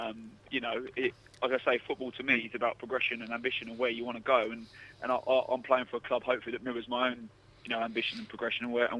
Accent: Cambridge, East of England, United Kingdom; I come from Cambridge

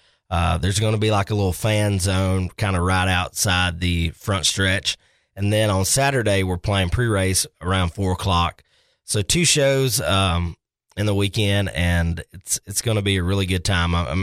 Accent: the South, United States; And growing up in the South, I didn't ever see those kind of cars.

